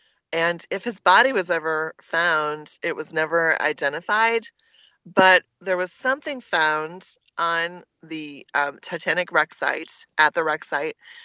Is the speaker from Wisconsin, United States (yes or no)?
yes; Wisconsin, United States; because I'm from Wisconsin and they were from Green Bay.